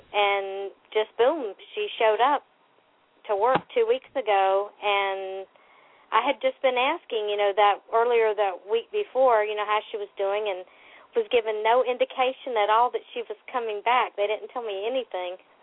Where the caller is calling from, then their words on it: South Carolina, United States; I'm calling from South Carolina.